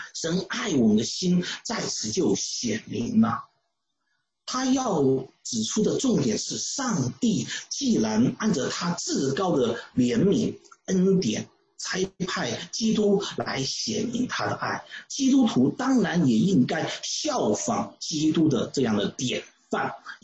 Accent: China; 这就是我们中国人说的患难才能见真情

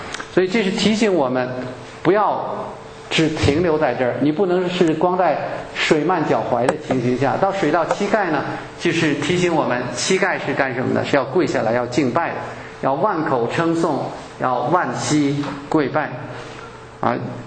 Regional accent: Beijing, China; 那个时候就像我是北京人啊，我们那个我小时候那个年代

